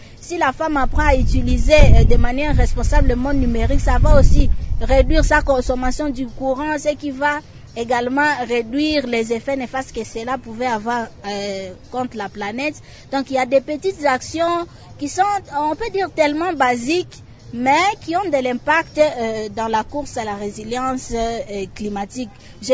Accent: DR Congo; Chez nous, en RDC

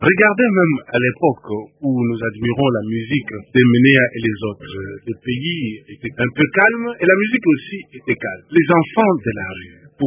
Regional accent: Mweka, Kasaï, DR Congo; born there; je sais que je suis né à Mweka. Mon père et ma mère étaient à Mweka et je suis allé dans la maternité là où j'étais né.

